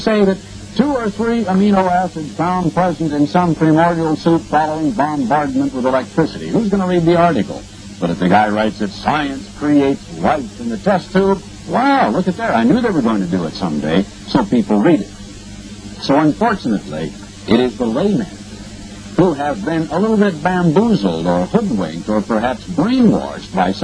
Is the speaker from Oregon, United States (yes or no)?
yes; Oregon, United States; a small town where I grew up in Oregon.